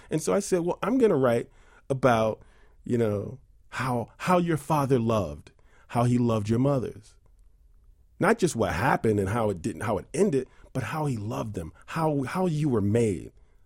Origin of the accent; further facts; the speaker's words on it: New York City, New York, United States; I grew up in New York City. I have two amazing sisters and a brother.